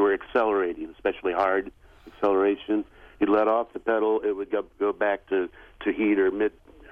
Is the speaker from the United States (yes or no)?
yes; Indiana, United States; I moved back to my hometown in Indiana and listened to you online.